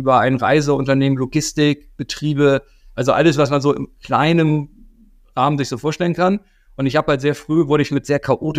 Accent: Hamburg, Germany; Also ich bin gebürtiger Hamburger und habe da sehr früh angefangen, damals im Bereich Hip-Hop-Musik aufzulegen.

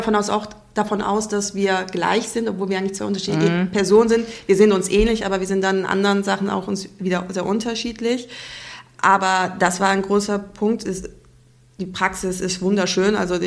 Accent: Germany

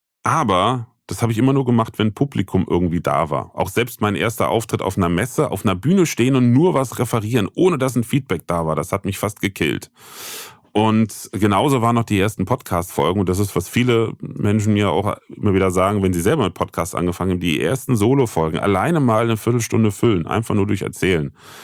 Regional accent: Bitburg, Rhineland-Palatinate, Germany; Ich bin ja kein Kölscher, ich bin ja naiv. Ich komme ja aus Bitburg, gebürtig.

